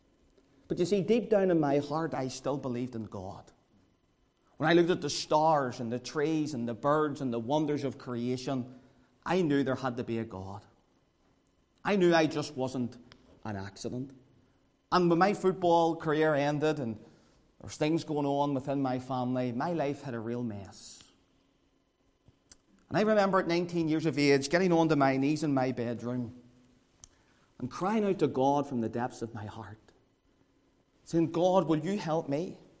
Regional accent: Northern Ireland, United Kingdom; And sadly, growing up in the Donegal Road, I had no Christian influence whatsoever.

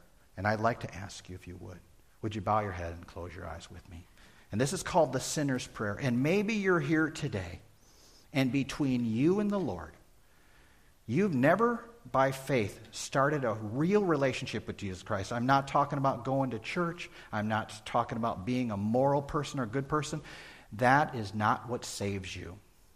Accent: Chicago, Illinois, United States; That's where I grew up. I grew up in Chicago.

